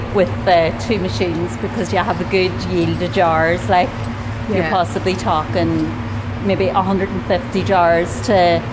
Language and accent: English; Poland; English is a second language; moved away as an adult; so I'm from Poland, coming here for island work